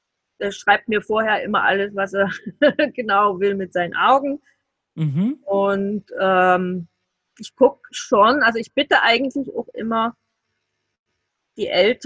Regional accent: Bavaria, Germany; sage ich, bin aus Bayern, ich komme da nicht hin

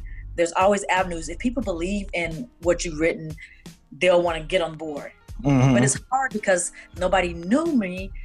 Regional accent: Elberton, Georgia, United States; born there; I was born in Georgia, in a small town outside of Athens called Elberton, Georgia. So I'm a country girl at heart.

